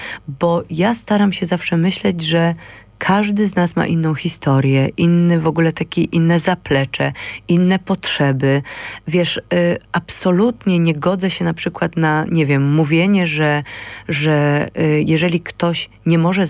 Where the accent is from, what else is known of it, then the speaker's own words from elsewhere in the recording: Katowice, Silesian Voivodeship, Poland; No ja pochodzę po prostu z 9. piętra katowickiego bloku, lata 80., 90., fajni rodzice.